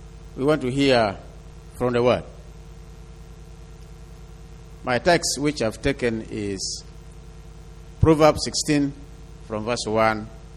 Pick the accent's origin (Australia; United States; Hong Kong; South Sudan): South Sudan; English is a second language; We came, we are 8 leaders from South Sudan.